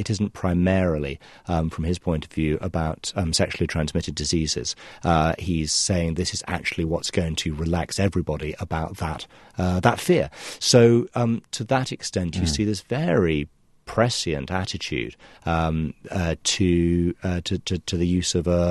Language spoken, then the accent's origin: English; United Kingdom; We Brits, I speak also as an Irishman, made the finest condoms in Europe in the 18th century.